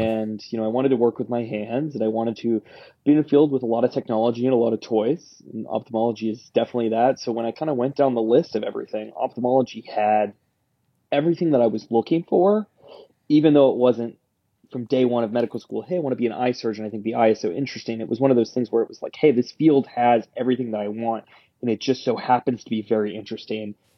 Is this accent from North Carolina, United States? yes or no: no; Dallas, Texas, United States; I grew up in the Dallas area. Went to college at UT, so as you can see, I'm a huge Longhorns fan.